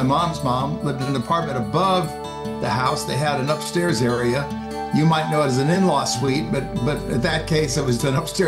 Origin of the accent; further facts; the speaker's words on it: Iowa, United States; Yeah, well, growing up in Iowa is its own history compared to the other places people grow up.